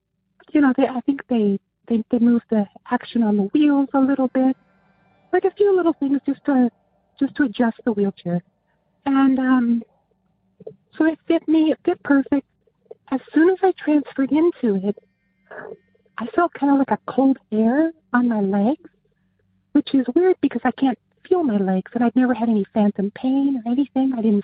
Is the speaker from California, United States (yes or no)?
yes; Fresno, California, United States; from Fresno, and my story is when I left the house, finished high school